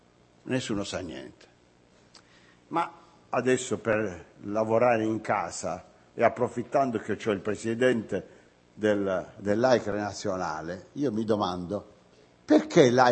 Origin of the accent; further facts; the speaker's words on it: Apulia, Italy; E in quell'occasione noi come pugliesi avevamo invitato tutte le regioni